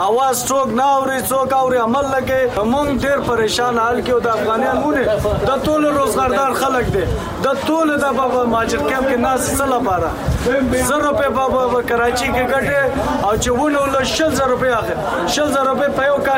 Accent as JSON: {"language": "Pashto", "country": "Afghanistan", "said": "موږ افغان یو، موږ مسلمان یو"}